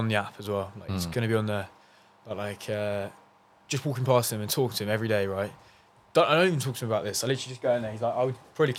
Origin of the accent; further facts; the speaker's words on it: East of England, United Kingdom; Essex originally.